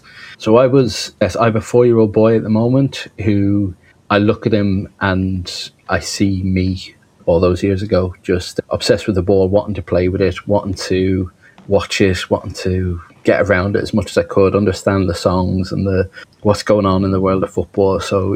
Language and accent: English; Ireland; moved away as an adult; now in United Kingdom; I grew up in Ireland, and at the time when I left school at the turn of the century, I live in the UK now, and I have done for the most part for the last probably 15 or 20 years.